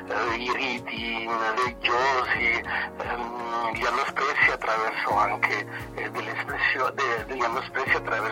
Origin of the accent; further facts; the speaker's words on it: Costa Rica; now in Italy; sono nato appunto in Costa Rica, per cui sono cresciuto anche con compagni di scuola e di liceo di tutti i colori.